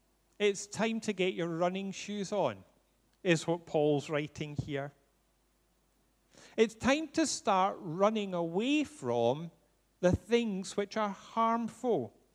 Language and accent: English; Glasgow, Scotland, United Kingdom; You all know I grew up in Glasgow